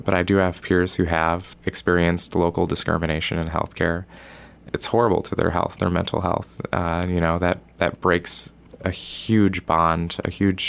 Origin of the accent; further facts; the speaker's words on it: La Salle, Illinois, United States; I'm originally from La Salle, Peru area.